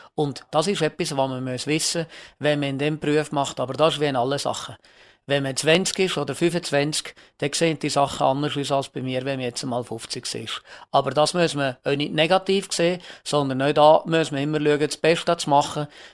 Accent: Switzerland; wir als Schweizer

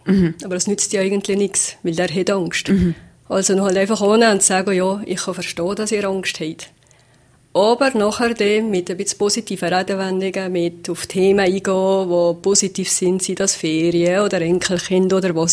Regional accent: Valais, Switzerland

